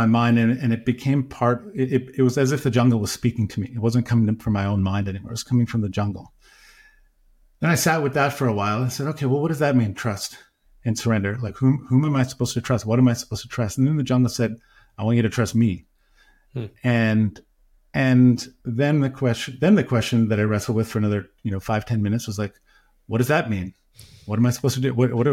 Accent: Toronto, Ontario, Canada; And I grew up in Cabbage Town in Toronto.

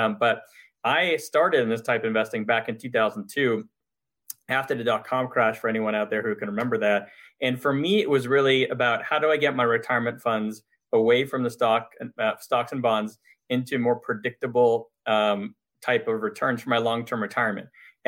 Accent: Montreal, Quebec, Canada; moved away as an adult; now in United States; my family in Montreal, where I'm from. So I'm from Canada. I moved to the US in 1998 when I did my MBA. So I lived half my life there, half my life here now.

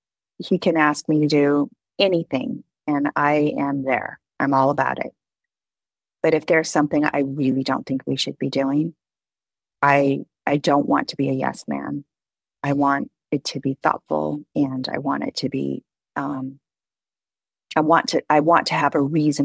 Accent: Berkeley, California, United States; I grew up in Berkeley, one of the most liberal cities in the world.

